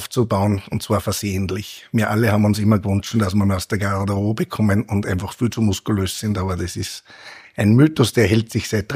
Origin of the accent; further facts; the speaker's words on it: Linz, Upper Austria, Austria; born there; also born or lived in Salzburg; Ich bin aber geboren in Linz und habe wieder zu meinen Wurzeln zurückgefunden und fand den Markt hier einfach so super interessant und so bin ich zurück.